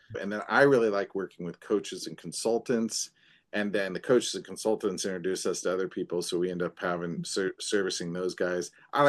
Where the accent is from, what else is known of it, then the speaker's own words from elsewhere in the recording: East Peoria, Illinois, United States; also born or lived in Galesburg; And then we moved to East Peoria, Illinois, and I grew up there, which is right across the street, right across the river from